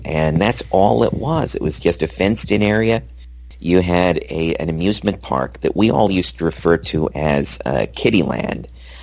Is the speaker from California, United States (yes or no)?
yes; Los Angeles, California, United States; born there; So I was born in Cedars of Lebanon on Sunset Boulevard near Vermont, and I was born there in 1968.